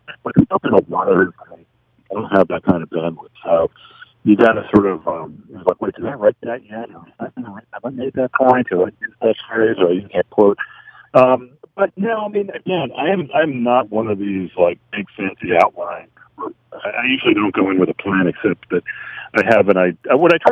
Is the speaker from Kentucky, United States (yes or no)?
no; Massachusetts, United States; the Boston Globe, where I grew up in Massachusetts, and been reading Tom Boswell when I got down to D.C.